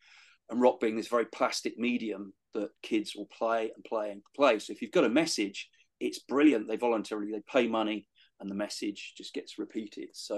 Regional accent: United Kingdom; look, I'm from Britain.

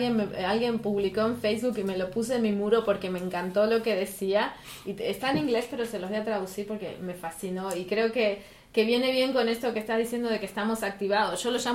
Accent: Argentina; Yo que vengo de Latinoamérica, que vengo de Argentina, que durante el siglo XX tuvimos 6 dictaduras

